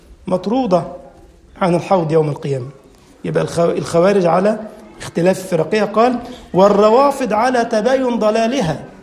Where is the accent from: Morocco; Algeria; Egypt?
Egypt; وكان عندنا في مصر حديثا منذ زمن قليل فرقة اسمها جماعة التكفير والهجرة